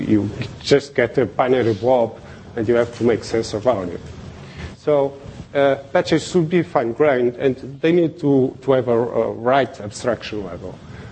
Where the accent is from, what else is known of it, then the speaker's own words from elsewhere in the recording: Lisbon, Portugal; English is a second language; So I'm also from Lisbon, Portugal.